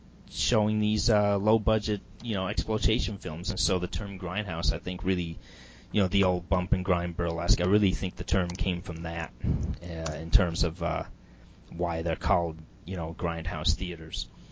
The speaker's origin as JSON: {"language": "English", "country": "Canada", "said": "my roots, I'm Canadian"}